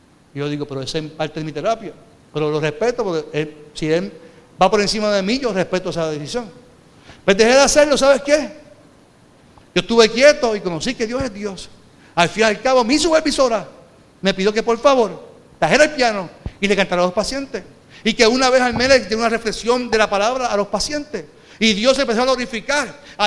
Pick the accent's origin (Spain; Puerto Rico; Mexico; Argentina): Puerto Rico; Carolina; Yo decía, es que recuerda que yo soy de Carolina.